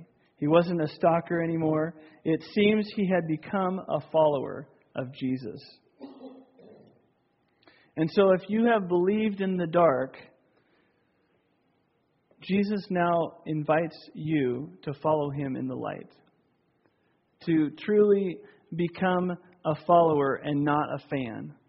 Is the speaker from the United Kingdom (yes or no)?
no; India; Sometimes my thoughts would wander to growing up in India and being raised in the Hindu faith. My mother was a priestess in a temple, and as a boy I believed that the gods had given me favor. I was born as a Brahmin, the highest caste of priests.